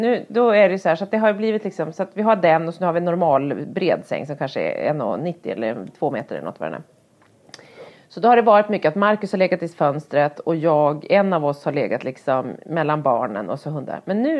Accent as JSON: {"language": "Swedish", "town": "Härnösand", "region": "Västernorrland County", "country": "Sweden", "tie": "born or raised there", "said": "Jag kommer ihåg när jag var barn och bodde i Härnösand ute på landet"}